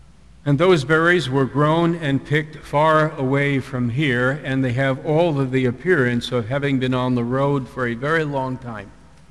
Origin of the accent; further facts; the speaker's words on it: Huntington, New York, United States; I grew up on Long Island, New York, in a town called Huntington.